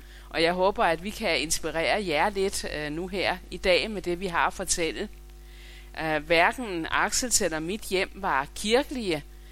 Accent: Central Denmark Region, Denmark; also born or lived in Nordsjælland; now in Tarm, Denmark; Men jeg er fra Midtjylland, og det er Sjælland, det er jo ikke København alt sammen.

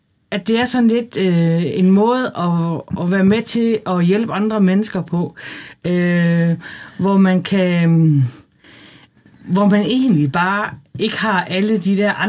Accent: Hvidebæk, Zealand, Denmark; og jeg kommer fra Hvidebæk. Gift og har tre børn, som er store.

